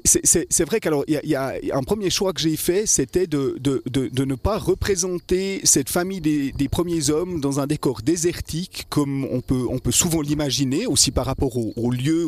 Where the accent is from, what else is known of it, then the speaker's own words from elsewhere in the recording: Blonay, Vaud, Switzerland; Alors, je suis né dans la région. J'ai grandi à Blonay, dans la maison de mes parents qui habite toujours